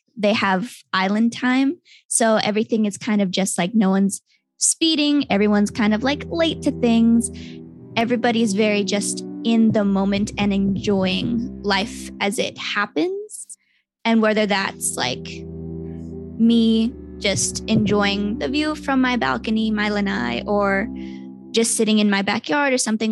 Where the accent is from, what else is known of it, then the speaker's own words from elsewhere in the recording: Hawaii, United States; I grew up in Hawaii, so I've always just been very aware of nature and like my connection to it.